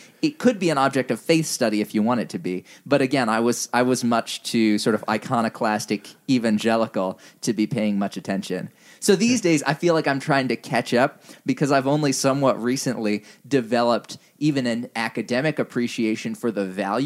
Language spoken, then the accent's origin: English; Indonesia; No, but the thing about growing up in Indonesia versus growing up somewhere in the West is that in the West, you see more directly the relevance of church history to current cultural manifestations